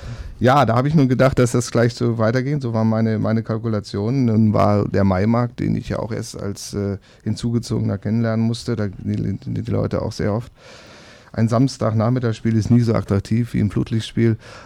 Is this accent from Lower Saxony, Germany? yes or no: yes; Braunschweig, Lower Saxony, Germany; meine Heimatstadt ist ein bisschen anders, denkt man nicht über Braunschweig